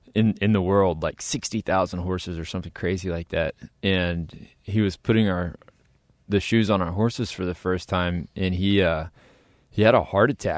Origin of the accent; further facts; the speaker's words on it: Texas, United States; I'm from Texas, and in Texas we don't really have a lot of access. It's about 96% private land.